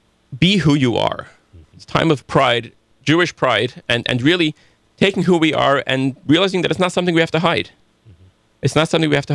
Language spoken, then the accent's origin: English; London, United Kingdom; I mean, growing up in London, we had this 30-foot tall